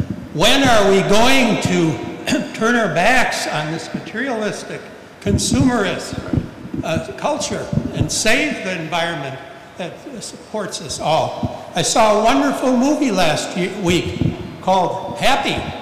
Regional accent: South Milwaukee, Wisconsin, United States; I'm from South Milwaukee, but I grew up with my grand folks who lived through the Depression

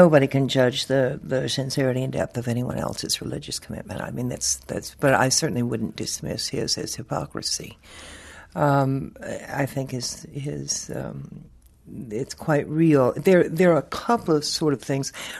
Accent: Texas, United States; Now, you have to understand that I was born and raised in East Texas amongst foot washing Baptists. They are my friends, my neighbors, and my kinfolk

